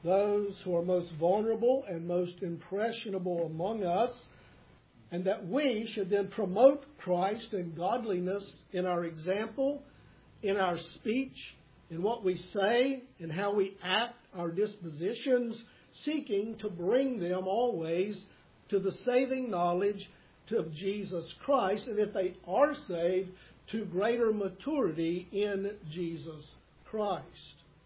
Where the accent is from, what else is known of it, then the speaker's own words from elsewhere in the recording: North Carolina, United States; I had gone down to preach a funeral in my hometown in North Carolina.